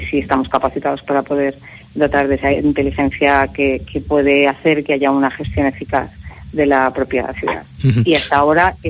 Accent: Valencia, Valencian Community, Spain; yo soy de Valencia. Yo vivo en Valencia. Mi sede está en Benidorm.

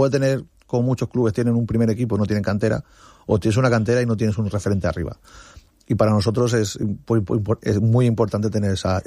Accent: Benidorm, Valencian Community, Spain; ama a la ciudad de Benidorm, porque somos todos de Benidorm

